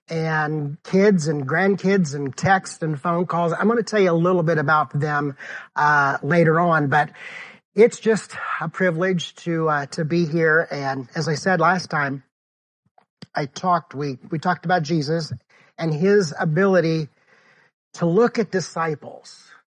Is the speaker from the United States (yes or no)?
yes; Decatur, Illinois, United States; and then returned to my hometown of Decatur, Illinois.